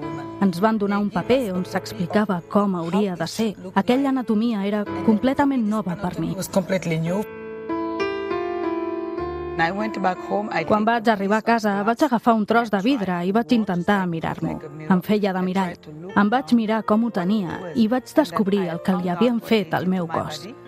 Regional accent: Dakar, Senegal; also born or lived in Casamance; Vaig néixer a Dakar i em vaig criar amb el meu oncle.

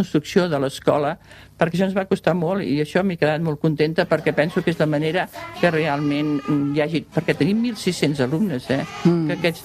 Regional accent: Catalonia, Spain; jo que sóc catalana

